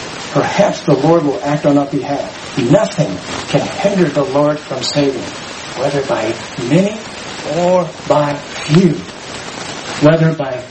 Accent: Texas, United States; Sorry, I'm from Texas.

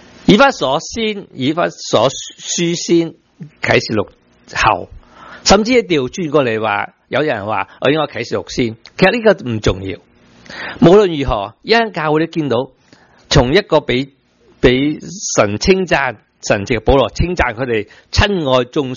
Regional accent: China; 我自己中国人才讲回中国人。我是中国人

